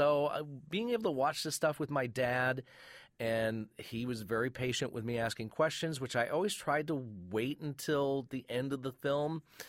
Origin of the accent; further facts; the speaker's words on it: Flint, Michigan, United States; I grew up in Flint, Michigan.